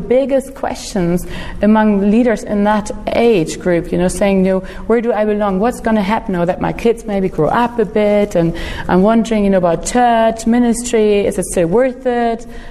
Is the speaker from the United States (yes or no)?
no; Hamburg, Germany; because I come from Hamburg where everything is flat.